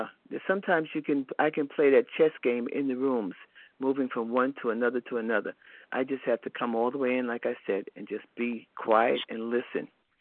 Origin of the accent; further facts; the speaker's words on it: Charlotte, North Carolina, United States; And I'm from Charlotte, North Carolina. I think I said that.